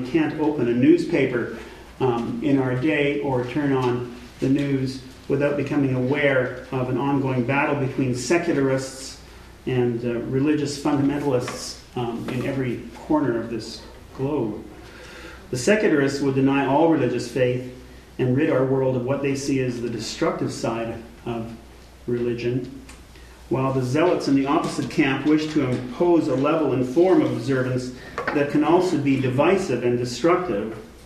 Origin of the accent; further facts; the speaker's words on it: Alberta, Canada; On the dairy farm where I grew up in Southern Alberta, we would have blocks of salt, a block of salt in the pasture